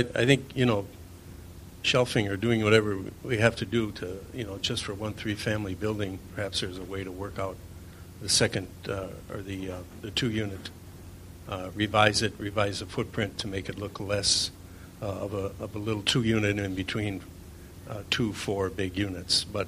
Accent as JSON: {"language": "English", "region": "Wales", "country": "United Kingdom", "said": "And I come from Wales where there's a lot of space between the houses."}